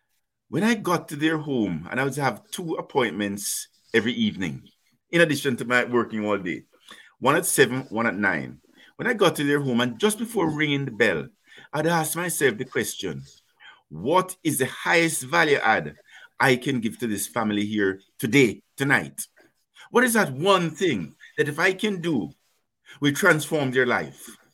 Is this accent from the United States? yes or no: no; Jamaica; I'm a civil engineer, and when I first started, I was on scholarship from Jamaica, and then so I had to come back to Jamaica for 2 years